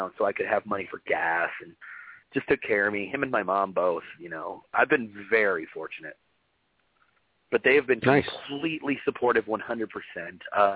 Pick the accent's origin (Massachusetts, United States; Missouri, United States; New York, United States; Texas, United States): Texas, United States; And don't get me wrong, I'm from Texas, where wrestling is huge.